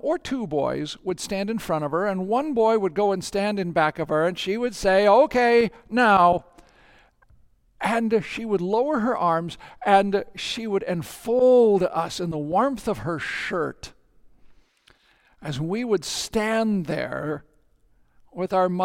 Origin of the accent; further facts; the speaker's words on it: North Dakota, United States; I was raised in North Dakota in a pastor's house. And when you are 4 and 5 and 6 years old as a boy in North Dakota, oh my gosh, what this means is snow.